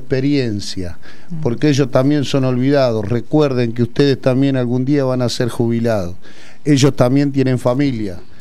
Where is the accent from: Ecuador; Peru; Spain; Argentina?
Argentina; porque somos argentinos